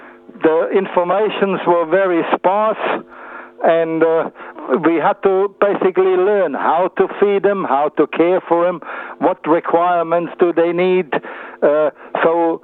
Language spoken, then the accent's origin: German; Innsbruck, Tyrol, Austria; also born or lived in Wiener Neustadt, Austria; Well, ich bin Österreicher. Meine family kommt from outside of Vienna, in Wiener Neustadt area, und then during the war we went to Innsbruck, but my schooling was in Innsbruck.